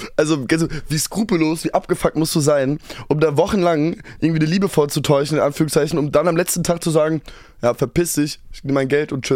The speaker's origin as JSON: {"language": "German", "town": "Cologne", "region": "North Rhine-Westphalia", "country": "Germany", "said": "bei uns in Köln sagt."}